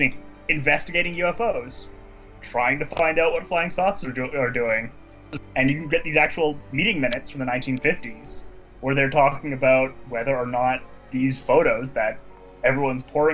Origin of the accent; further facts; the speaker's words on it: Canada; I'm a Canadian, so I'm not an American